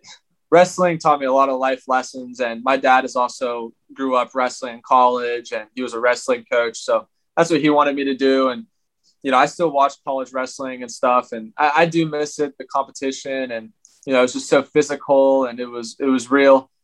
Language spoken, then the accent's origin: English; Cambridge, Ohio, United States; also born or lived in Zanesville; So, yeah, I was born in Ohio. In a really small town. I was born in Zanesville, Ohio, but we didn't even live there. That was the biggest city around. And we lived in a small town called Cambridge.